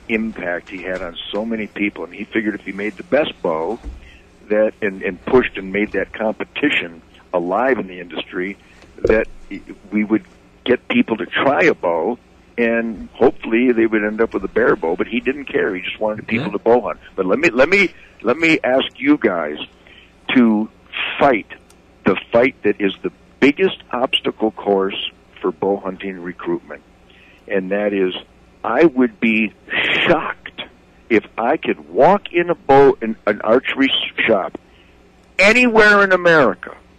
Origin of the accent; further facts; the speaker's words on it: Redford, Michigan, United States; Well, hell, I was born and raised in Redford over there.